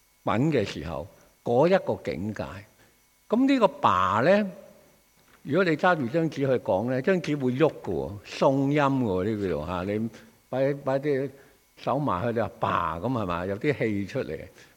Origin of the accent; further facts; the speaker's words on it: China; 这个名同我哋中国人一样